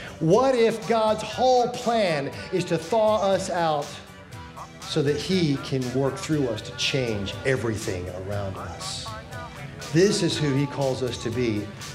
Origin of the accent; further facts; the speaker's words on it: Florida, United States; And we're like, we're from Florida. We know better.